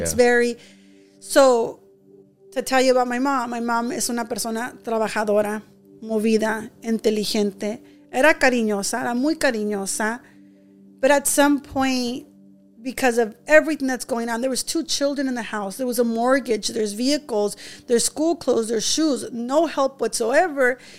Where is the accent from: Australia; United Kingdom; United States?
United States; Compton, California; But I was raised in Compton by a single mom, just like you guys.